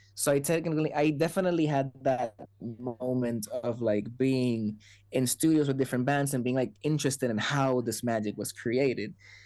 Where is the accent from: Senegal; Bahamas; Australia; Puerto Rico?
Puerto Rico; now in Los Angeles, United States; I just grew up playing in bands, and eventually I moved to Los Angeles from Puerto Rico